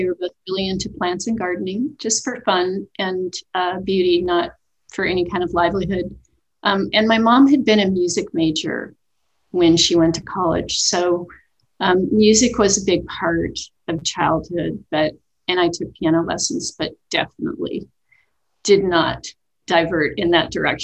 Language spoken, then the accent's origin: English; Oakland, California, United States; I grew up in the Oakland Hills in the East Bay area, San Francisco Bay area, on a little street in a fairly wooded area.